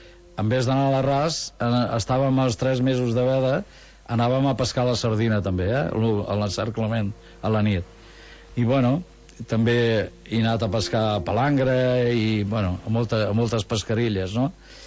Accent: Tarragona, Catalonia, Spain; Mira, jo sóc del Serrallo, ja ho saps

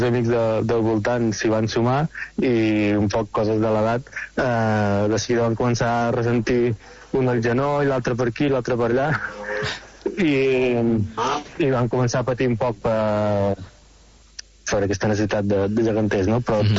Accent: Reus, Catalonia, Spain

